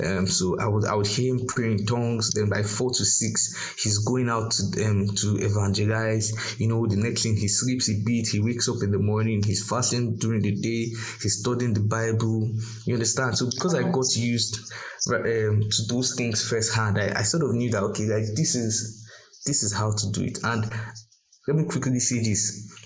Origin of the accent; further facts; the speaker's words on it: Port Harcourt, Rivers, Nigeria; we grew up in Port Harcourt